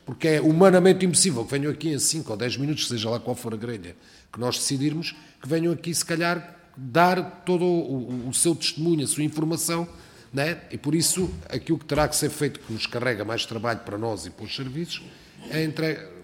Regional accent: Alentejo, Portugal; A gente é alentejano para alentejano.

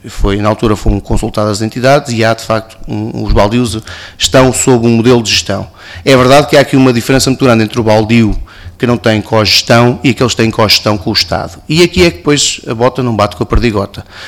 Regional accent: Guarda, Portugal; eu sou da zona da Guarda

